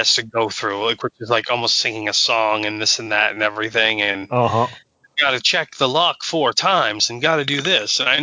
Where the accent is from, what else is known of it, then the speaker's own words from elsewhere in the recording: Staten Island, New York, United States; I know, he's from Britain, but I'm from Staten Island.